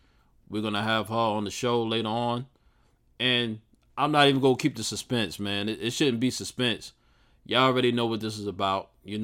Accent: Queens, New York, United States; that's my hometown, you know, Southside, Jamaica, Queens.

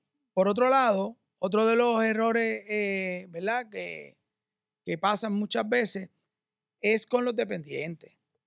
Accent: United States; now in Puerto Rico; En el caso mío, que yo vengo de Estados Unidos, me mudo a Puerto Rico

